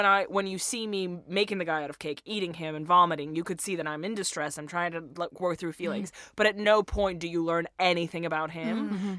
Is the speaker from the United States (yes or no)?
no; Russia; I'm originally from Russia